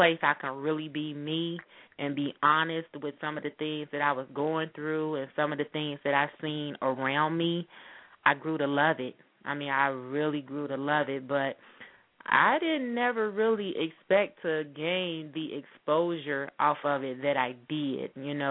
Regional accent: Cincinnati, Ohio, United States; I grew up in Walnut Hills in Cincinnati, Ohio.

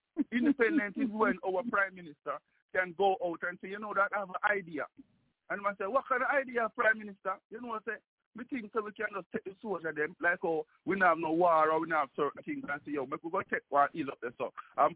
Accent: Jamaica; We are most Jamaican people, we don't have any rich uncle and we don't have any assistant

